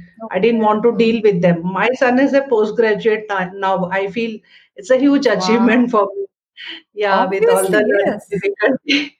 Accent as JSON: {"language": "English", "town": "Bangalore", "region": "Karnataka", "country": "India", "said": "So about myself … from Bangalore."}